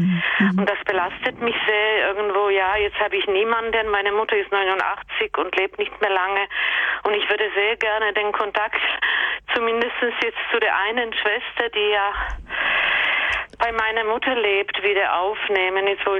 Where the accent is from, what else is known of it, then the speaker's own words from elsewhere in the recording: Czechia; German is a second language; now in Germany; meine Heimat, das ist also in Tschechien